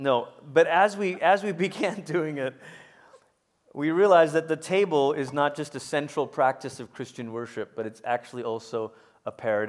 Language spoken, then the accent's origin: English; Malaysia; Growing up in Malaysia, there's a flat, flaky bread called roti.